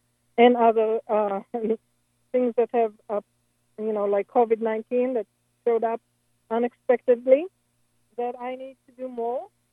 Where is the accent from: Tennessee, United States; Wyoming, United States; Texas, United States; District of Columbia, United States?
Wyoming, United States; I'm from Wyoming, and here it's already evening.